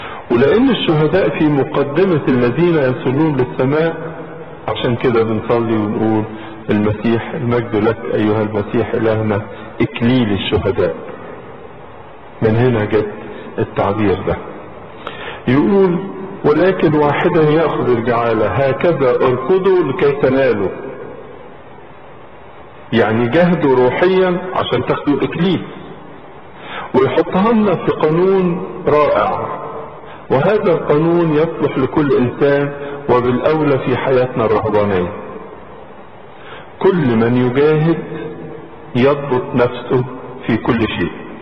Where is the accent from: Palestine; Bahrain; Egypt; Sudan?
Egypt; مدينة تشبه مدينة الإسكندرية عندنا في مصر،